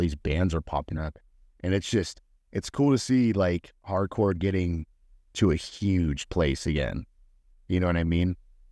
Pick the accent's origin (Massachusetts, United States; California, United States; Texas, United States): California, United States; Modesto; I mean, I'm from Modesto. We're the same thing. We're like an hour away from the Bay.